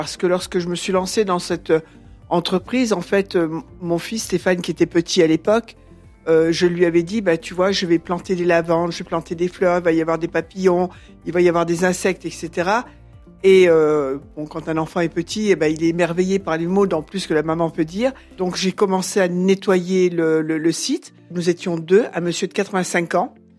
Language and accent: French; Grand Est, France; moved away; j'étais originaire de la Lorraine et je pensais que d'avoir un tracteur était quelque chose de facile, mais sur la Côte d'Azur, c'est plus compliqué